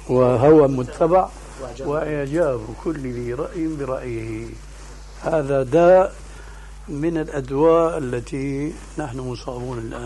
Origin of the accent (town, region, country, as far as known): Syria